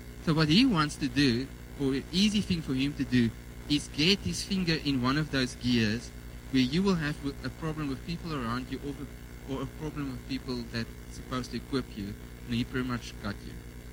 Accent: South Africa; But I came from Kaimus. I thought everything's going to be Afrikaans in Stellenbosch.

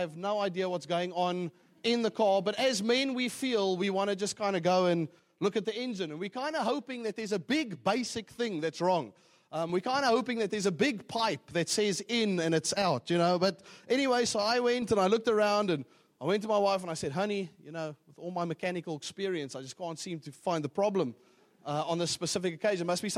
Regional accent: Johannesburg, Gauteng, South Africa; Well, I am from Johannesburg.

